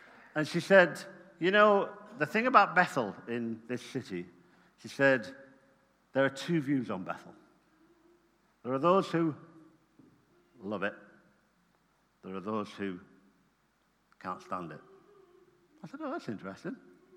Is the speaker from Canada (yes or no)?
no; England, United Kingdom; We said, we're from England.